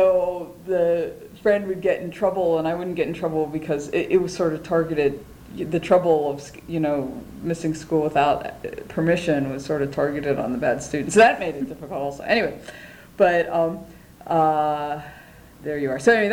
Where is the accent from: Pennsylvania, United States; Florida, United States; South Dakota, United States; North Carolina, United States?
Pennsylvania, United States; Johnstown; So I was born and raised in Johnstown, Pennsylvania, and famous for floods, and not much there.